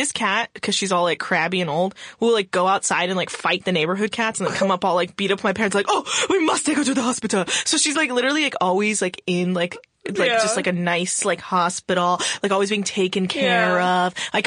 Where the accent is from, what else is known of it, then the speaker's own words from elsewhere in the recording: California, United States; I'm from California. I can walk around barefoot and not be concerned.